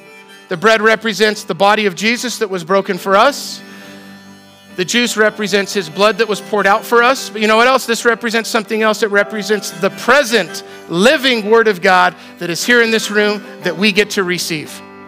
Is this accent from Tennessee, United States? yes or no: no; Colorado, United States; Yesterday, I went on the long drive to my hometown in Southern Colorado